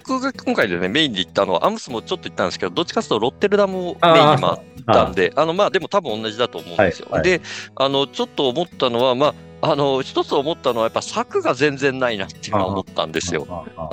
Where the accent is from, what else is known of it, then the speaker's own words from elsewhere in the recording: Yanagawa, Fukuoka, Japan; 僕も、柳川に生まれて38年ですけど